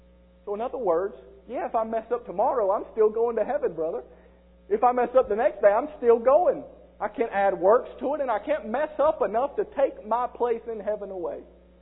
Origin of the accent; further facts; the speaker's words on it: South Carolina, United States; Yeah, I know I'm from South Carolina, but I can use them.